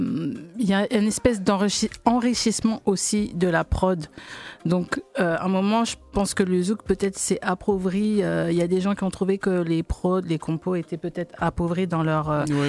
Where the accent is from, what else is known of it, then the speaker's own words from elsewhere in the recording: Martinique; Je suis martiniquaise, je suis désolée. Je suis martiniquaise, donc j'écoute ça.